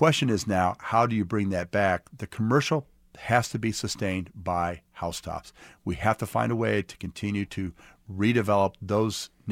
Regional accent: Kansas City, Kansas, United States; it was the same kind of experience I had growing up in Argentine. Argentine was a vibrant commercial center.

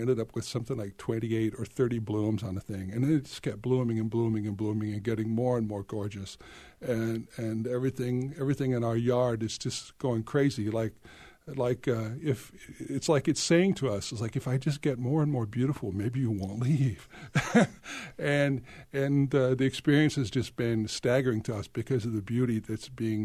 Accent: Ottumwa, Iowa, United States; I said, well, I'm from this little town called Ottumwa.

